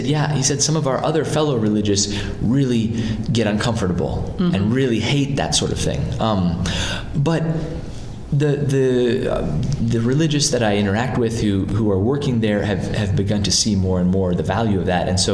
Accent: United States; moved away; I'm from America originally.

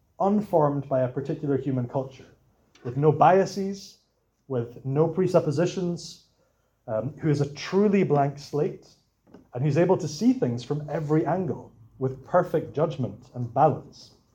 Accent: Scotland, United Kingdom; because as a Scottish person, just to say yes would be really rude.

